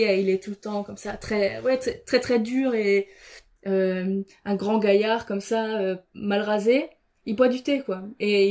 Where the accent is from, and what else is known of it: France